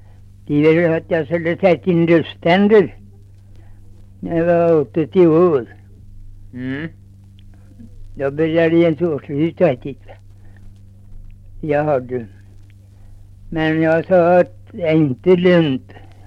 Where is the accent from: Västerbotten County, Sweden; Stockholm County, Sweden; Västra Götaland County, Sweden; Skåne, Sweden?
Västra Götaland County, Sweden; Larv; born there; Nej, jag var född i Larv.